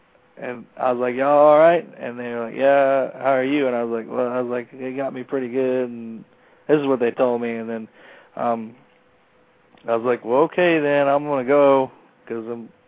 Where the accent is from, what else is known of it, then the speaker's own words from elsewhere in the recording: Huntsville, Texas, United States; A little town in East Texas.